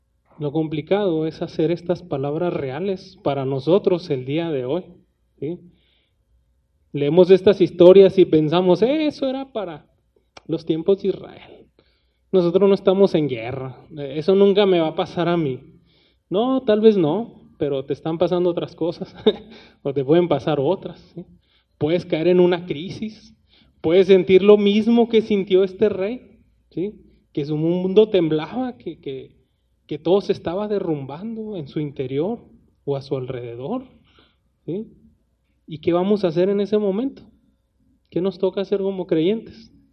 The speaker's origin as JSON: {"language": "Spanish", "country": "Mexico", "said": "como mexicanos nos alcanzó esa luz."}